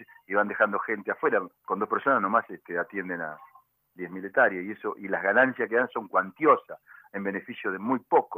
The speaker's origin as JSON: {"language": "Spanish", "town": "Tandil", "region": "Buenos Aires Province", "country": "Argentina", "tie": "born there", "said": "nosotros nacimos en Tandil, pero hace 6 años estábamos en Azul también, y en Bahía Blanca, en Torquín."}